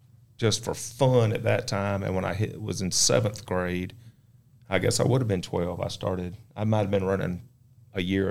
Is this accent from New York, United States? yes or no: no; Hartsville, South Carolina, United States; Believe it or not, I was born and raised in Hartsville, South Carolina.